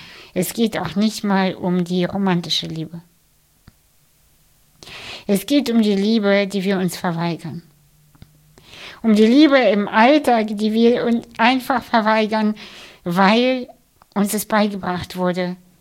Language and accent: German; Hamburg, Germany; Ich komme aus Hamburg und in Hamburg, in meinem Viertel, lächeln die Menschen wenig.